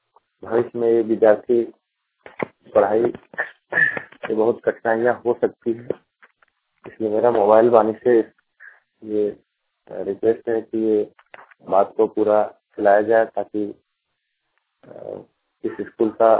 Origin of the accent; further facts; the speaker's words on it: Jharkhand, India; ग्राम मेडकुरी कला, प्रयागपुर, थाना इटारसी, जिला हजारीबाग, झारखंड का रहने वाला हूँ।